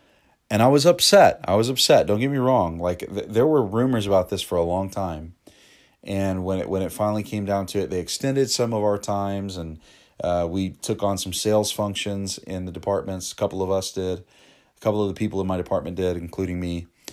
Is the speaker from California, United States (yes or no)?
no; Euless, Texas, United States; It's actually the church that I grew up in Euless.